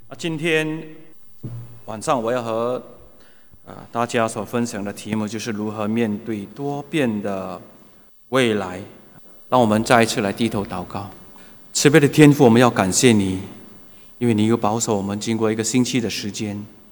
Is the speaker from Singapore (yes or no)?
yes; Singapore; 那我们新加坡人，我们常说的一句话，特别是在过年期间，我们也会这样说。